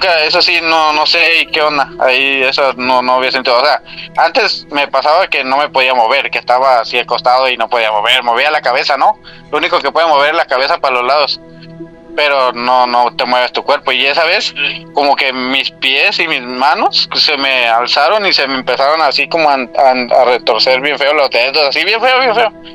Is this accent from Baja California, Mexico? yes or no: yes; Tijuana, Baja California, Mexico; pues ahí estuve viviendo en Tijuana, soy de Tijuana.